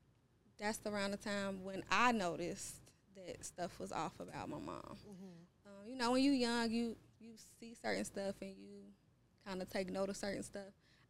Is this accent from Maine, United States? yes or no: no; Chicago, Illinois, United States; I grew up on the South Side of Chicago. My life was not all glitter and gold.